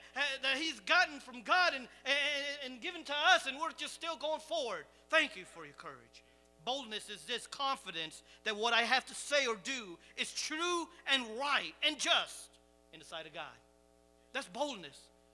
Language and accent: English; Cambodia; I'm originally from Cambodia, and my family is from there